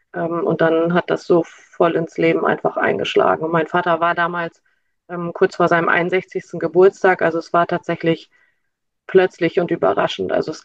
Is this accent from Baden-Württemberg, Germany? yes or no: no; Lower Saxony, Germany; now in Osnabrück, Germany; in Osnabrück in Niedersachsen. Ja, ursprünglich komme ich aus dem Emsland, das liegt an der deutsch-niederländischen Grenze, bin aber vor einigen Jahren hierher gezogen.